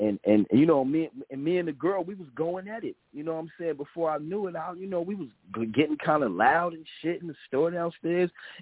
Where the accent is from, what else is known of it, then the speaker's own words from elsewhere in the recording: Paterson, New Jersey, United States; I'm from Patterson. He was the king of Newark. I was the king of Patterson.